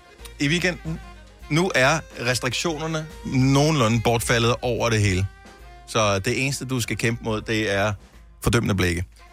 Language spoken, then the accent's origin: Danish; Region of Southern Denmark, Denmark; Nu er jeg også fra Fyn.